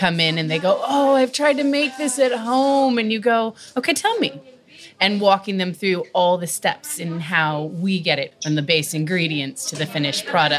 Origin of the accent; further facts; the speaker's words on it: Seattle, Washington, United States; I'm from Seattle originally. From there, I went to the OXO Tower